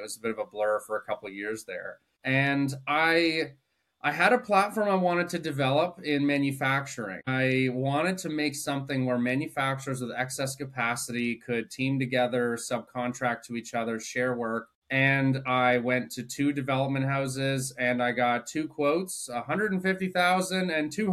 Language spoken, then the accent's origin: English; Guelph, Ontario, Canada; also born or lived in Kitchener-Waterloo; I am originally from Guelph, so I've been migrating gradually south. Spent about 15 years in Kitchener-Waterloo